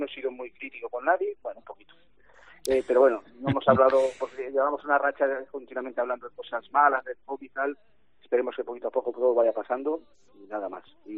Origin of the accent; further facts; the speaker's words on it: Spain; orgullosos de ser lo que somos españoles